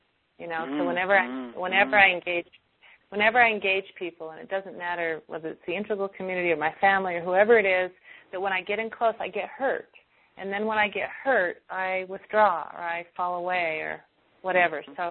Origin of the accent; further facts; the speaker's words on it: Salt Lake City, Utah, United States; my hometown.